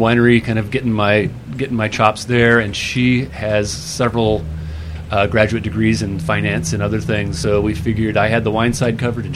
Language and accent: English; Iowa, United States; I grew up in the Midwest. Grew up in a small town in Iowa.